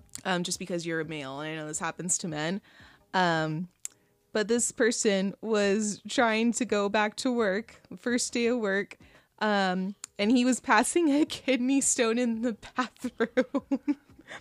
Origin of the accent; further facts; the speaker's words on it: Texas, United States; So some people are used to that. I'm not. We're from Texas.